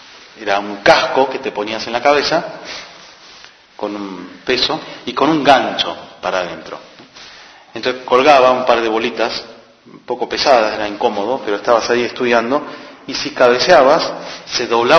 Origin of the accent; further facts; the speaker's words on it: South Korea; Spanish is a second language; En el colegio en mi país, en Corea, te hacían estudiar un montón, pobres chicos.